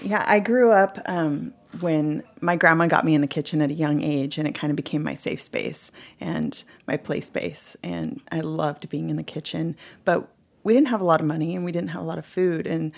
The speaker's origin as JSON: {"language": "English", "region": "California", "country": "United States", "tie": "born or raised there", "also_born_or_lived": "Hawaii", "said": "Yeah, and I was born in Hawaii and I grew up in California, so I bring some of those sensibilities to the Alaska ingredients."}